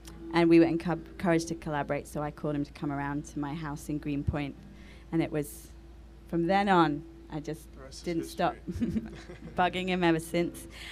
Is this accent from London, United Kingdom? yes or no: yes; London, United Kingdom; And, I don't know anyone from London where I'm from anymore.